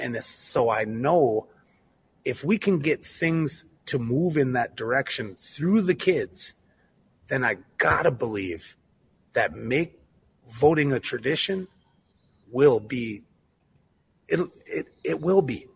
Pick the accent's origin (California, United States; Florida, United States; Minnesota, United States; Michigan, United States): Minnesota, United States; Minneapolis; the fact of the matter is I am from Minneapolis. I was here as a young man. I was just a young boy and this stuff wasn't around.